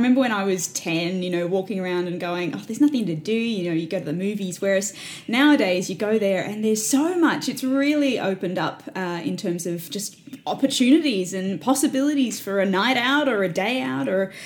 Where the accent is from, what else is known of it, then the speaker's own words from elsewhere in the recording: Wagga Wagga, New South Wales, Australia; So yeah, a little bit about me. I'm a regional Australian, well, New South Wales girl. I was born in Wagga Wagga. I'm from a family of five kids. I'm the second eldest